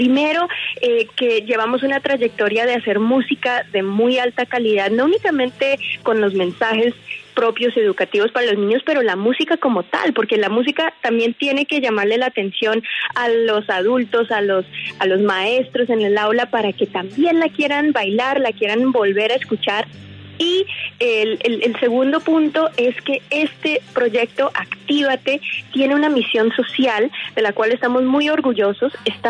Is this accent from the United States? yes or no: yes; United States; born there; yo nací en Estados Unidos, hija de padres bogotanos, pero toda la vida me inculcaron que había que seguir hablando el español.